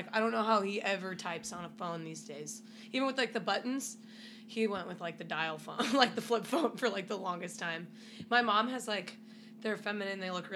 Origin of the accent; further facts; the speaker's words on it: Norway; Oh, yeah, they're not. I'm technically from Norway.